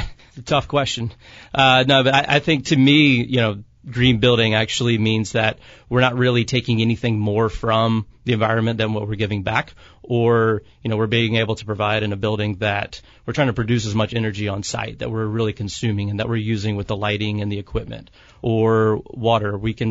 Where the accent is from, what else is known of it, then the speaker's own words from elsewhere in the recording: Savannah, Georgia, United States; I'm actually from the South, from Savannah, Georgia, visiting grandparents out in the country